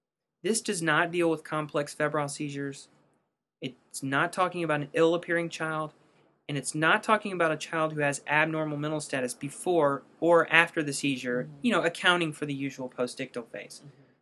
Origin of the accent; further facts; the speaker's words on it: Illinois, United States; I mean, I'm from Illinois. I can't do a Boston accent.